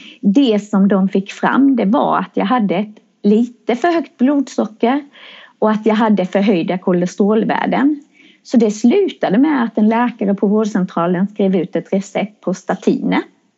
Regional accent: Växjö, Kronoberg County, Sweden; och jag kommer från Växjö. Jag är en kvinna som fyller 50 år här i augusti.

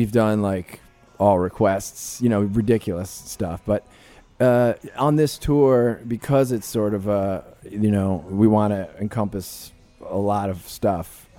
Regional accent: New Jersey, United States; I'm a dude from Jersey

